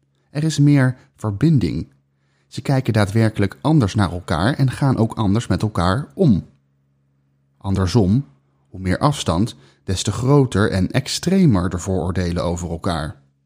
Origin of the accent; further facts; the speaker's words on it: Netherlands; born there; Ik ben in Nederland geboren uit Turkse ouders en heb vele vormen van racisme en discriminatie meegemaakt.